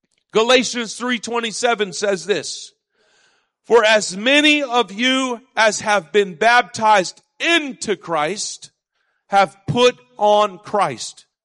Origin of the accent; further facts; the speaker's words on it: Las Vegas, Nevada, United States; See, I grew up in Las Vegas. And before I was 7, I had already stolen, lied.